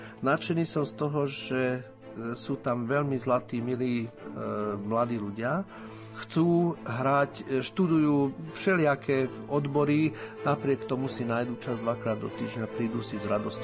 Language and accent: Slovak; Komárno, Nitra Region, Slovakia; v Komárne, v mojom rodnom meste.